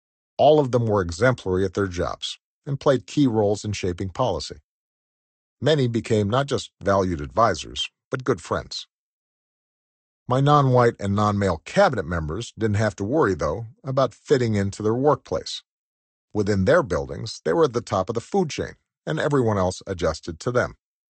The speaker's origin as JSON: {"language": "English", "country": "United States", "tie": "born or raised there", "said": "I felt that as much as any of us growing up in America can be free of bias, they passed the test."}